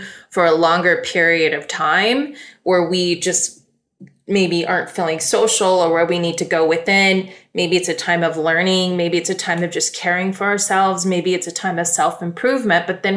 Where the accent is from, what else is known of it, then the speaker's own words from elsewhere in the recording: New York City, New York, United States; But I feel like it came from my own need as a New Yorker to just get out of the city.